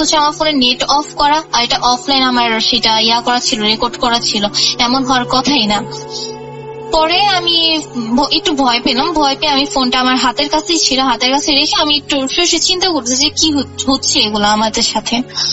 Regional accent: Bikrampur, Dhaka Division, Bangladesh; আমাদের গ্রামের বাড়ি বিক্রমপুর, সেখানে অনেক স্টোরি আছে

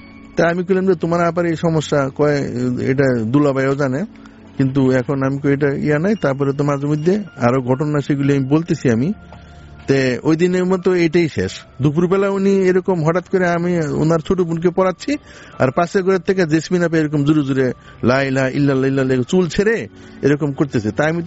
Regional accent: Sanarpar, Dhaka Division, Bangladesh; আমি সানারপাড় থেকে এসেছি।

